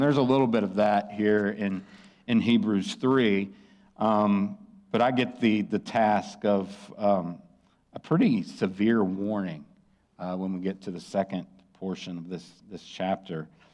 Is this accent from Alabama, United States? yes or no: no; Blacksburg, Virginia, United States; I grew up around here. I grew up in Luster's Gate down in Blacksburg.